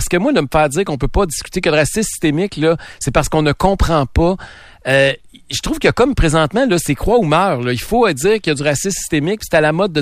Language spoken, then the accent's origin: French; Quebec, Canada; en tant que Québécoise noire